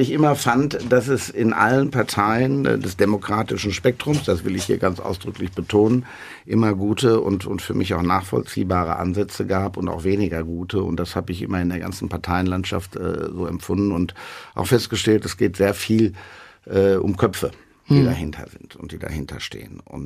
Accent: Dortmund, North Rhine-Westphalia, Germany; Ich bin Dortmunder Urbürger und ich mache das aus Herz und Leidenschaft für diese Stadt.

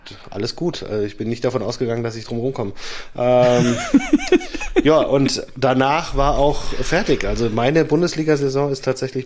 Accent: Frankfurt, Hesse, Germany; Das wissen wir als Frankfurter ja schon seit 2018.

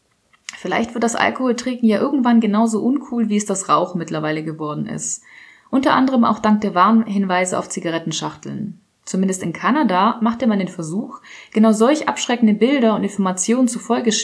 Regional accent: Poland; born there; German is a second language; weil ich gebürtig aus Polen bin

